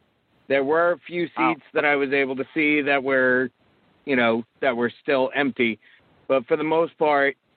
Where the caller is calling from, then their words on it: East Meadow, New York, United States; I was actually at the show. I'm in from East Meadow.